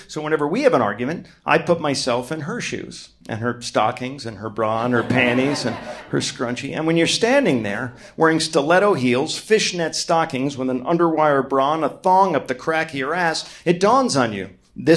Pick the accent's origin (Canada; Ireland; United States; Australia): Ireland; I'm Irish.